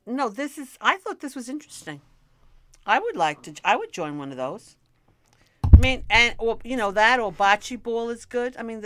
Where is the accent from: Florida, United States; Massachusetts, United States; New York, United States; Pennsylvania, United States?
New York, United States; Bronx; Because I was brought up in the Bronx, or should I say the Bronx.